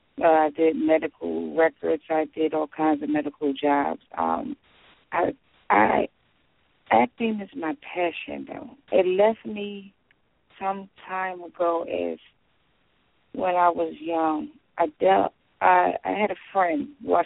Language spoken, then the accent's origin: English; Philadelphia, Pennsylvania, United States; Well, I'm 38. I'm from Philadelphia. Obviously, I'm a Christian.